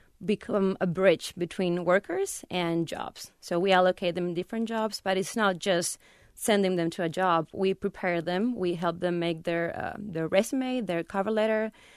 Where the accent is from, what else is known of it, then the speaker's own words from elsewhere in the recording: Buenos Aires, Argentina; I'm from Buenos Aires. It's a really big city and you can lose yourself in numbers.